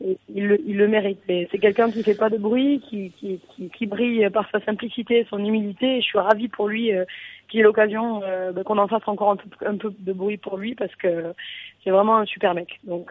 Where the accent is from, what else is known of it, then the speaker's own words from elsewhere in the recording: Tarbes, Occitanie, France; moi j'ai dit, je viens de Tarbes, je sais d'où je viens, je sais où je vais, et ça c'est très important, c'est mon identité.